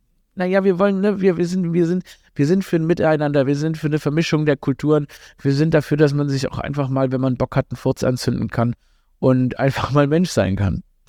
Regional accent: Stuttgart, Baden-Württemberg, Germany; born there; in Stuttgart, da gibt es so einen Boulevardbürgermeister. Das ist ja meine Geburtsstadt.

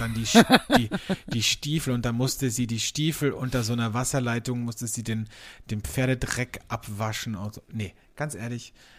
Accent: Austria; Bei uns in Österreich

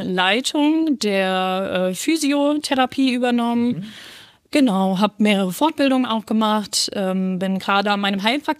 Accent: Rhineland-Palatinate, Germany; ich komme aus dem Hunsrück. Ich komme von ein bisschen weiter weg

